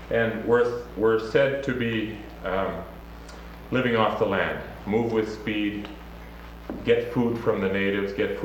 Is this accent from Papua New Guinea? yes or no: yes; Papua New Guinea; And I grew up in Papua New Guinea in Australia